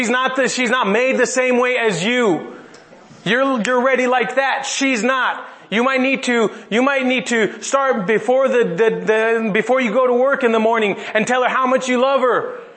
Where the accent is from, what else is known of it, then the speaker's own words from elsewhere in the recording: Mexico; I'm glad that I grew up in Mexico because I was exposed to a lot of things at a very young age.